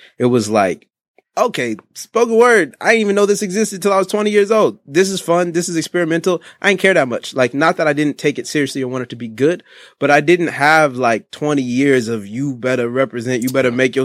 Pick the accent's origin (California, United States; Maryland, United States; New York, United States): California, United States; Long Beach; At the time that I was growing up in Long Beach specifically, you know, some of the West Coast was running.